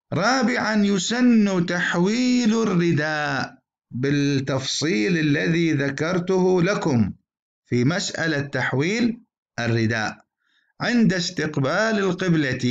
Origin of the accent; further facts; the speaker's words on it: Baghdad, Baghdad Governorate, Iraq; كانت هناك صلاة استسقاء عندنا في بغداد